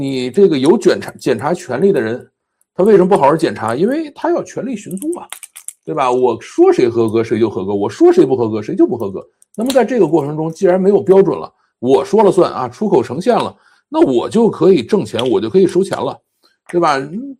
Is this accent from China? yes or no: yes; Changzhou, Jiangsu, China; 我们小时候就是大户人家是会吃这个河豚的，因为我们家是常州人，